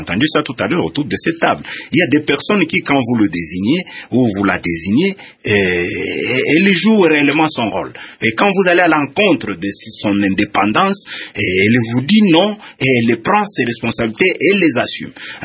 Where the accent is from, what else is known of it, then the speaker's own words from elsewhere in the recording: DR Congo; surtout chez nous, à RDC.